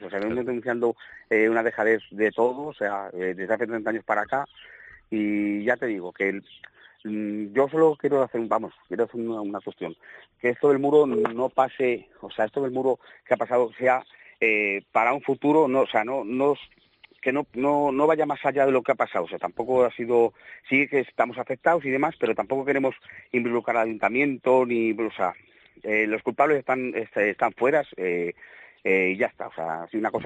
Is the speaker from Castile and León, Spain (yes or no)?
yes; Zamora, Castile and León, Spain; yo tengo 31 años, he nacido en Zamora, me he criado en Zamora y soy zamorano hasta en medula